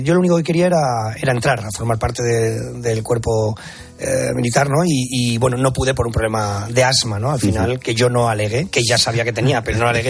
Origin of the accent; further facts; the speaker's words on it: Madrid, Community of Madrid, Spain; no tiene nada que ver, ni soy de Valencia, ¿no? Soy de Madrid